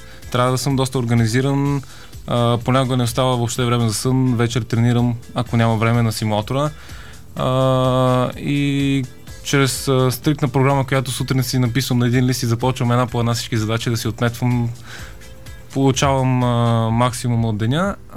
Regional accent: Varna, Varna Province, Bulgaria; Ние сме от Варна, както се забелязва и по акцента.

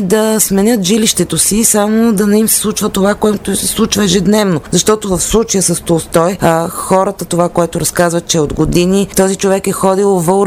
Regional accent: Pazardzhik, Pazardzhik Province, Bulgaria; Ето сега съм от Пазарджик

